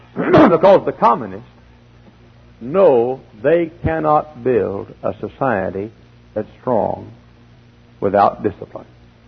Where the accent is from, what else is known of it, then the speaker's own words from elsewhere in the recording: Dallas, Texas, United States; Town of about 100,000 people, about the size of Hammond, right outside of my hometown of Dallas.